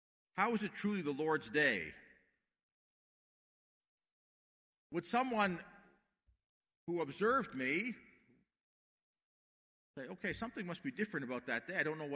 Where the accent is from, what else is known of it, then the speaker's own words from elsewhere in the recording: Calgary, Alberta, Canada; now in Ontario, Canada; Growing up in Calgary, the 5 o'clock Saturday Mass is very important.